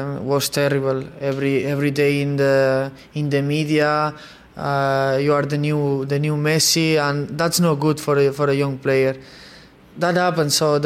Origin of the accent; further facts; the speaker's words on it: Barcelona, Catalonia, Spain; I'm from Barcelona